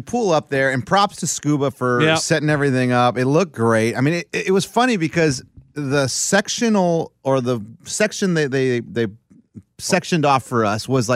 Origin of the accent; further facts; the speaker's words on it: Wyoming, United States; I'm from Wyoming.